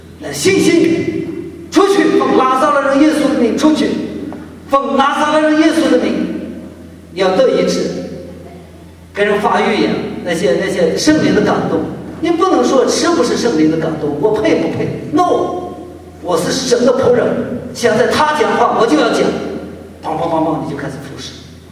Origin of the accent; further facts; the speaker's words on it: China; 我中国人也是这样